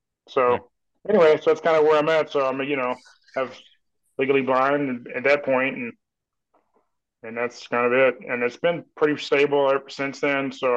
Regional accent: Georgia, United States; born there; also born or lived in Florida / Wisconsin; now in Missouri, United States; No, Georgia. I was born in Georgia, and then I moved to there, and then I moved away from there in 97, I believe. Yeah. And moved to Florida for 10 years. Then I moved to Wisconsin for 11 or 12 years, and I moved here.

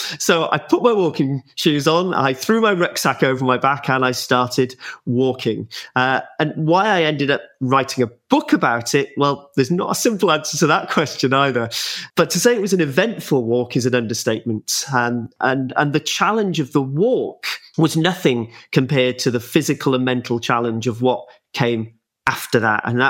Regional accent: Penmaenmawr, Wales, United Kingdom; now in Cardiff, United Kingdom; So I live in Cardiff now, but I'm from the North Wales coast, a little place called Penmaen Mawr, which is actually referenced in Dylan Thomas's Under Milk Wood.

